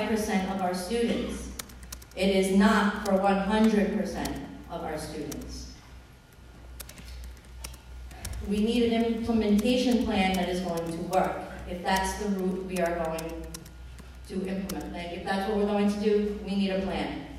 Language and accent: English; Bristol, Rhode Island, United States; I have strong ties to this community. I grew up in Bristol and Warren. All my family still lives here.